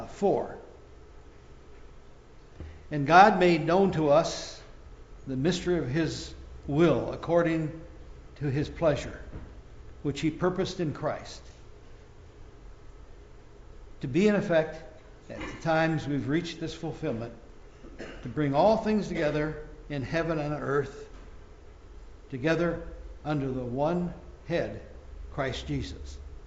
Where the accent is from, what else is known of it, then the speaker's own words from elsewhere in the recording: Sioux Falls, South Dakota, United States; I am from Sioux Falls, South Dakota, and I attended seminary in Bethel Seminary in St. Paul